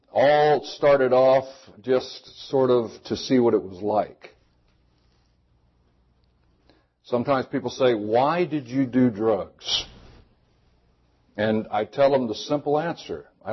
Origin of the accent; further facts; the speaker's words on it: Florida, United States; But I was born in Florida, North Florida, and I grew up my life, you know, pretty much average, I guess, for the time in which I was born.